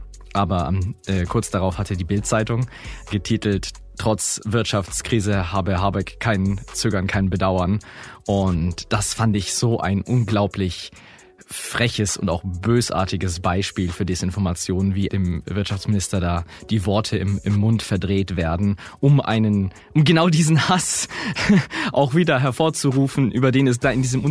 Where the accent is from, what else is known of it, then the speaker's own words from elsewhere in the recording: Augsburg, Bavaria, Germany; ich komme aus Augsburg